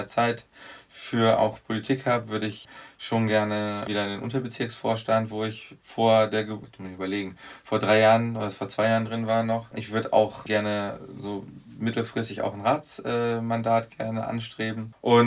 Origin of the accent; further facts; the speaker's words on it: North Rhine-Westphalia, Germany; also ich komme aus der Nähe von Dortmund